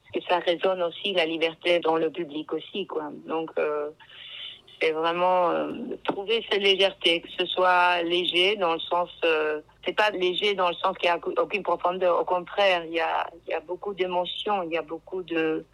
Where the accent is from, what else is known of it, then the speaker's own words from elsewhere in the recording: Chile; moved away; Enfin, je suis née au Chili, donc j'ai vécu la dictature à une période de ma adolescence.